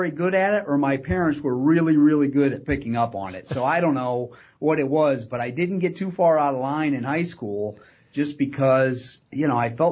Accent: Pemberville, Ohio, United States; I grew up in Pemberville, Ohio, and so my dad always had us kind of working and moving, and we didn't sleep in on Saturdays, and we were up picking up sticks.

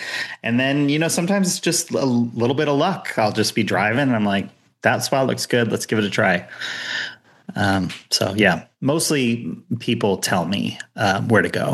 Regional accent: California, United States; now in Los Angeles, United States; I'm based in LA, and I grew up in Orange County.

